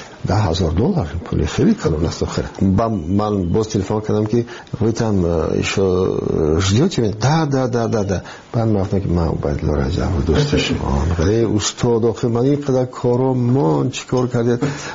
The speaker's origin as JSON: {"language": "Persian", "country": "Iran", "said": "من گفتم من یک از ایران آمدم"}